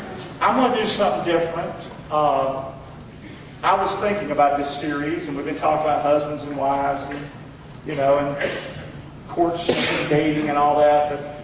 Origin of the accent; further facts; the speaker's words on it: Rockdale, North Carolina, United States; I'm from Rockdale, North Carolina.